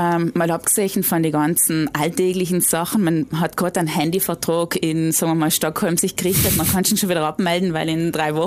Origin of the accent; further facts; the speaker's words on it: South Tyrol, Italy; Wir haben gesagt, wir sind Südtiroler und sofort haben wir die Wohnung gekriegt.